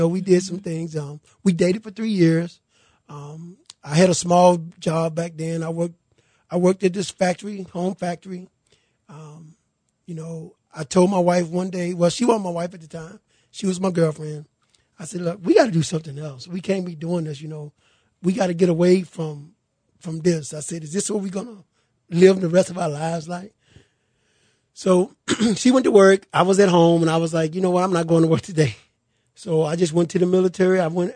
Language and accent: English; Greensboro, North Carolina, United States; Well, I grew up in North Carolina, Greensboro, North Carolina. It's a small town